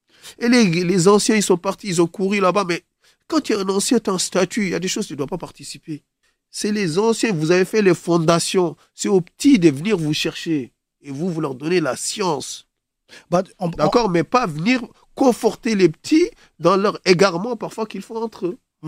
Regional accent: Dakar, Senegal; c'est le petit frère de mon bled. D'accord ? Ça veut dire c'est un Dakar Blood. D'accord ? C'est notre sang.

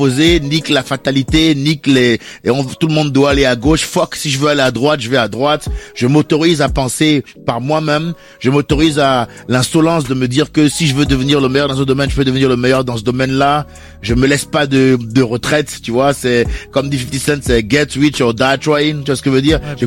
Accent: Benin; je suis franco-béninois mais je suis né, j'ai grandi au Bénin

